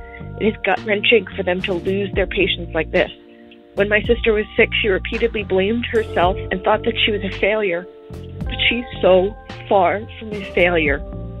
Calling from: New Jersey, United States; I'm calling from Morris County, New Jersey.

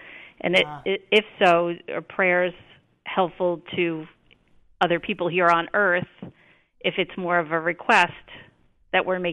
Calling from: Long Island, New York, United States; New York, Long Island, New York.

